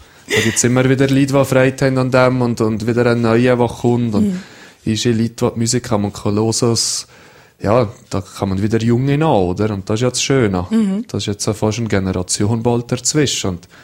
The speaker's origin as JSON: {"language": "German", "region": "Valais", "country": "Switzerland", "tie": "born or raised there", "said": "Ja, das ist meine Heimat, oder? Hier habe ich das gelernt, was ich kann, dass ich Snowboard fahre. Ich bin immer hier gefahren"}